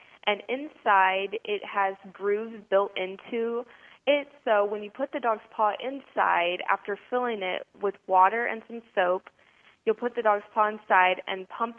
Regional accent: Kansas, United States; I'm from Kansas, and we're out in the country

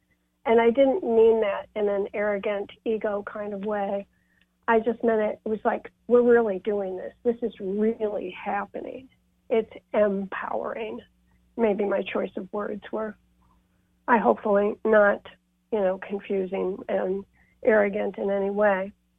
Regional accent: New York, United States; I'm originally from New York, so maybe that helped.

